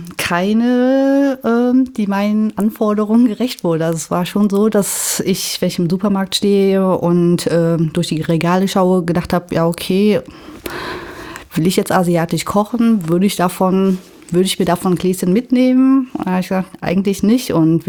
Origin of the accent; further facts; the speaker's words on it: Eifel, Germany; also born or lived in Beijing, China; Ich bin in der Eifel groß geworden. War zwischenzeitlich 5 Jahre im Ausland tätig und genau, bin 2011 aus Peking zurückgekommen.